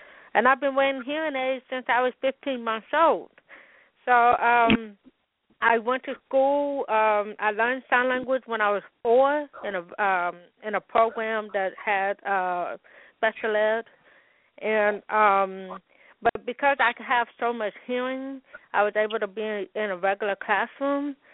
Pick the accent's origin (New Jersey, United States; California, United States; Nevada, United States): California, United States; Oakland; also born or lived in Berkeley; I'm from Oakland. Born and went to school in Berkeley, so that's why I claim both cities.